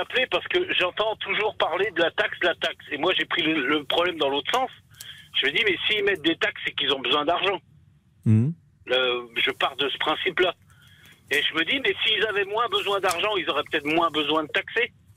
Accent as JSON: {"language": "French", "town": "Vannes", "region": "Brittany", "country": "France", "said": "je suis de Bretagne. Moi, je suis de Vannes et je serai à Lyon."}